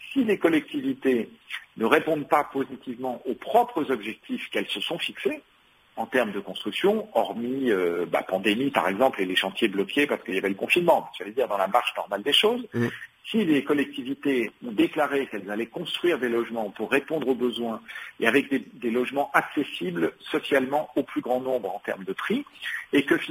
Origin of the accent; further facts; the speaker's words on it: Île-de-France, France; moi je suis de Seine-Saint-Denis